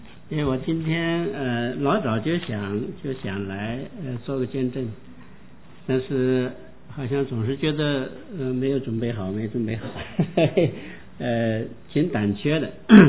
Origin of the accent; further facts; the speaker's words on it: China; 因为我们从小在大陆长大，从小受的是无神论